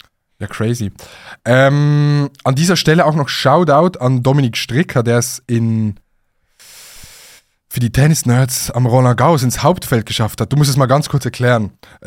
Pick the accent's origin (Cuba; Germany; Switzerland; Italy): Switzerland; aber als Schweizer bist du dir so voll gewohnt, so, Busse sind pünktlich, Zug ist pünktlich